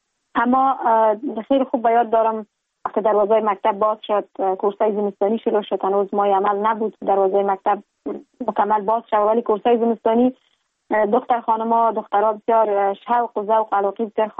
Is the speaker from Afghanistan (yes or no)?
yes; Kabul, Afghanistan; now in Ankara, Turkey; در شهر کابل متولد شدیم، مکتب را در لیسه عالی آریانا به اتمام رساندیم، لسانس و مستری خود از دانشکده روانشناسی دانشگاه کابل به دست آوردیم